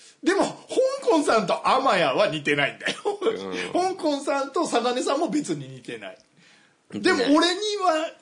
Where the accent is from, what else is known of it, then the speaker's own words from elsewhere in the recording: Kansai, Japan; accent: Kansai dialect; そ、俺は関西弁だけど